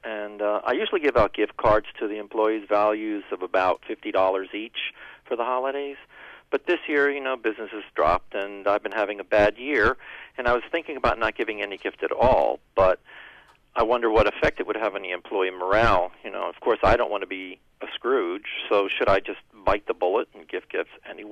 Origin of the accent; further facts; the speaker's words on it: Lansing, Michigan, United States; Lansing, Michigan.